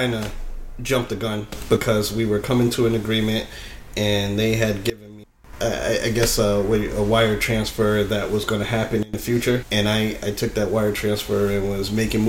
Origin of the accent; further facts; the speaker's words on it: Bronx, New York, United States; born there; Well, I was born in the Bronx.